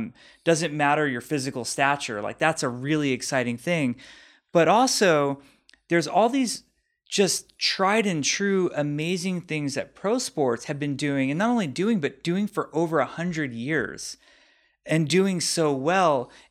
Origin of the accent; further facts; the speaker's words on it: Los Angeles, California, United States; As I grew up in Los Angeles